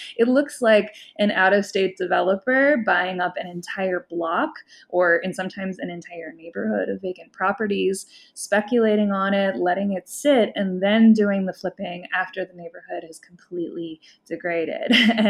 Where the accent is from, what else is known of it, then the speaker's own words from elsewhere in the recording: Cleveland, Ohio, United States; in my hometown of Cleveland